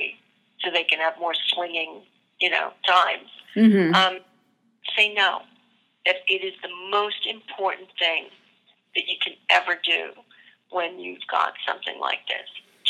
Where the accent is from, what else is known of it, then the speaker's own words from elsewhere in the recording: New York, United States; I grew up in New York, and my grandma lived in a tenement apartment on the Lower East Side.